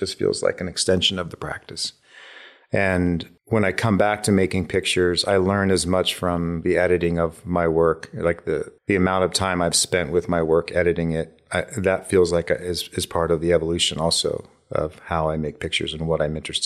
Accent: Ohio, United States; Well, I grew up in the Midwest in Ohio.

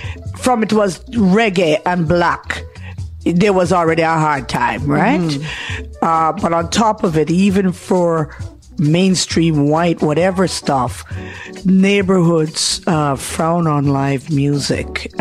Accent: Montreal, Quebec, Canada; Born in Montreal.

